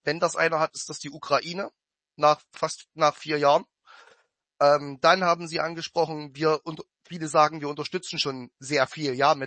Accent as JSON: {"language": "German", "region": "East Germany", "country": "Germany", "said": "Ich bin Ossi"}